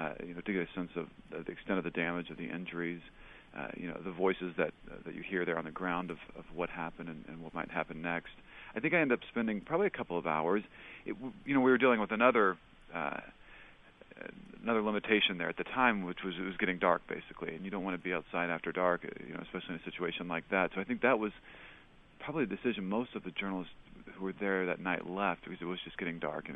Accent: Oklahoma City, Oklahoma, United States; I grew up in Oklahoma City, where there was probably 100 families, all from the same village in Lebanon, actually.

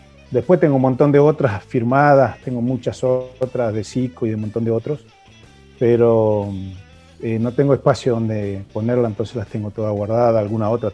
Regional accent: Curuzú Cuatiá, Corrientes, Argentina; como decimos acá en Curuzú, del gurisito, del niño, del pibe

